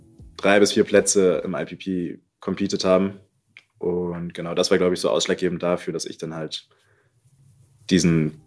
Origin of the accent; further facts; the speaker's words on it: Berlin, Germany; Ich bin 23 Jahre alt, geboren und aufgewachsen in Berlin.